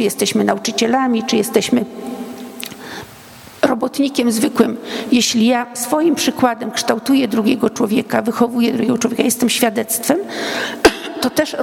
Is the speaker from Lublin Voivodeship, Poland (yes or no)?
yes; Nasutów, Lublin Voivodeship, Poland; Mówię: o, a jestem z Nasutowa.